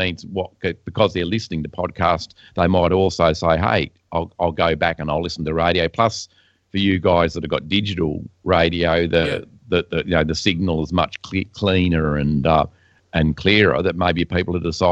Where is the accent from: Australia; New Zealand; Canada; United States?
Australia; That I'm concerned about as an Australian watching it all from afar is that, healthcare in particular and things like that, which here in Australia we basically take for granted.